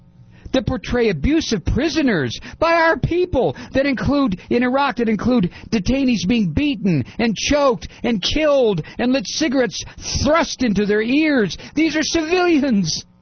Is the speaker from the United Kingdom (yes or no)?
no; United States; You know, I'm an American. We don't do it.